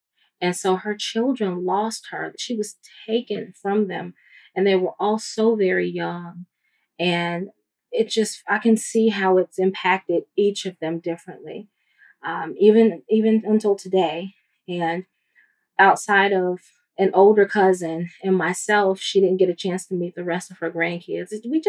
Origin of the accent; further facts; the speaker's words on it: Gary, Indiana, United States; until I became a reporter in my hometown. And in 2012, I reopened the case with the Gary Police Department